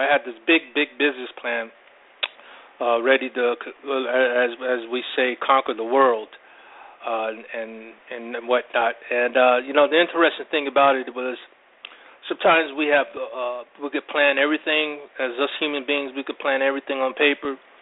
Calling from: Las Vegas, Nevada, United States; I'm live from Las Vegas, Sin City, and I'm glad to be back on the radio.

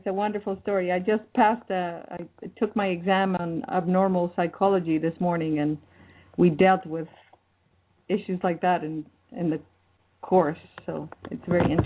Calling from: Canada

